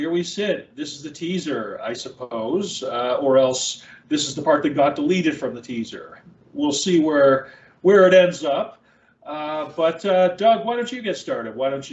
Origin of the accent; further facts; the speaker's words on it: Fredericton, New Brunswick, Canada; moved away as an adult; I'm originally from Fredericton, New Brunswick. Now I'm just saying the things that I would just tell anybody, So grew up in Fredericton, lived there till I was almost 30.